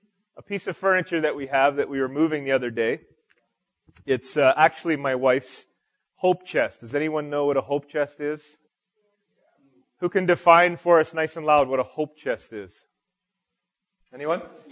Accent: Timmins, Ontario, Canada; born there; I was born in Timmins, and that's a long time ago.

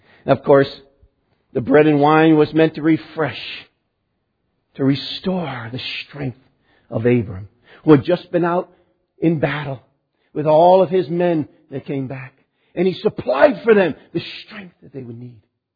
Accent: New England, United States; And I come from New England, and in New England we can speak very, very quickly when we need to.

